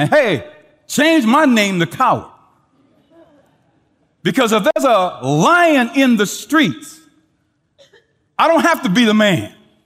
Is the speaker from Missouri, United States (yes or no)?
yes; St. Louis, Missouri, United States; I will never forget when I was in school growing up in St. Louis, I was playing basketball one day.